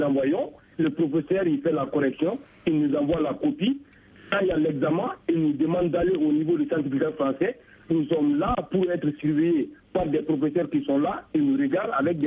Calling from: Bamako, Mali; Moi, je suis ici du Mali. Je viens de Bamako.

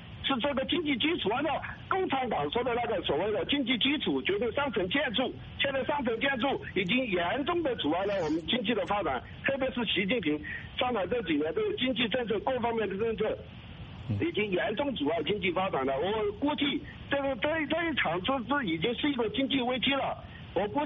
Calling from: Sichuan, China; 我是四川的，我讲一下我们这里一个情况吧。

